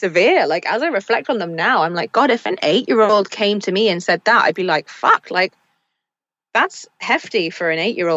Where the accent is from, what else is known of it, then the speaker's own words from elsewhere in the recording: Wales, United Kingdom; I grew up in South Wales, and I went to university, my first year of university, actually, I was based in Reading.